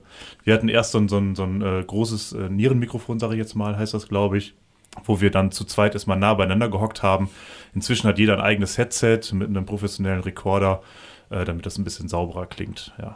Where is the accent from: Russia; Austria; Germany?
Germany; North Rhine-Westphalia; ich bin Westfale